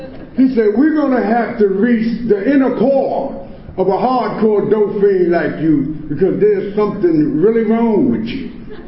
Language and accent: English; Washington, District of Columbia, United States; I'm from Ward 8 in Washington, D.C. That's east of the river. East of the river.